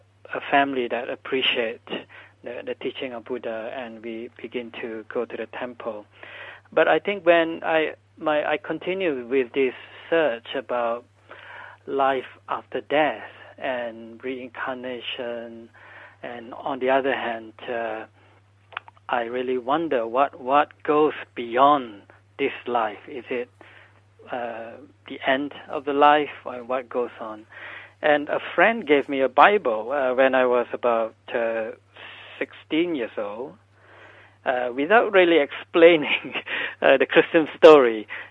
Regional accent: Malaysia; growing up in Malaysia, I think the other influence, maybe not discussed in this program, is that we have a strong Muslim influence as well.

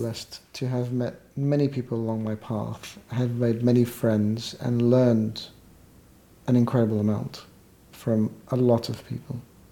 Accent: Australia; also born or lived in Egypt; I was born in Egypt. I lived first, you know, my infancy in Egypt, and then grew up in Australia, and I was enriched by that.

